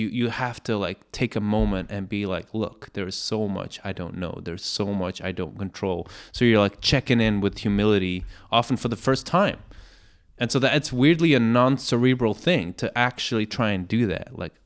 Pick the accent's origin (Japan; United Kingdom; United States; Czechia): Czechia; Prague; Walking around in my hometown, walking around in Prague, what is so clear to me is that there's all these beautiful buildings